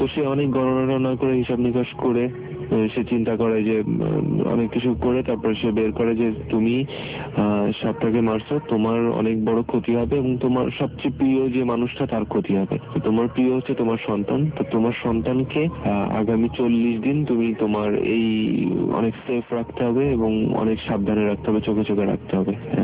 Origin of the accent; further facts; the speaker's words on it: Jessore, Khulna Division, Bangladesh; now in Dhaka, Bangladesh; আমি ঢাকাতে থাকি, ঢাকাতে পড়ালেখা করি কোনো এক প্রাইভেট ইউনিভার্সিটিতে। তো আমার গ্রামের বাড়ি যশোরে, যশোর সিটির শহরের বেশ অদূরেই একটা গ্রামে, শহর থেকে বেশ কাছেই, 15-20 মিনিটের পথ টেম্পুতে।